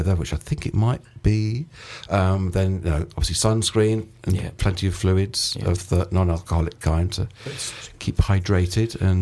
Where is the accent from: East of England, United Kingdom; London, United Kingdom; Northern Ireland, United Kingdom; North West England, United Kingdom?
East of England, United Kingdom; Thetford; I went home in June. To my hometown to see my dad, my hometown of Thetford in Norfolk.